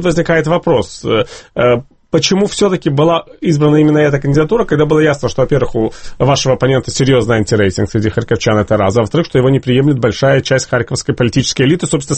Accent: Kyiv, Ukraine; Я не харьковчанин, я киевлянин.

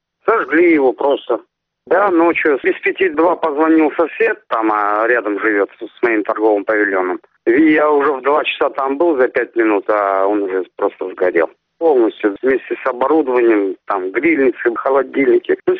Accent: Crimea, Ukraine; я из Крыма уеду, это моя родина, я отсюда никуда не уеду.

